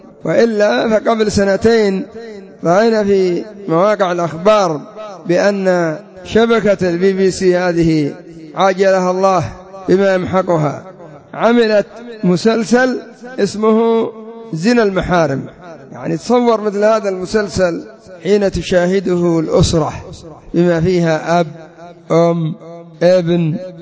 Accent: Yemen; رأيت النساء المالديف العجائز يلبس لبس النساء عندنا في اليمن بالحشمة تغطية وغير ذلك.

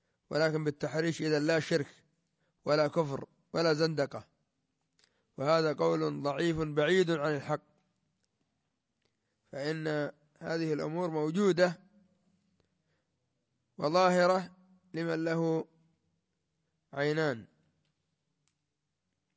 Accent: Yemen; هذا عندنا في اليمن

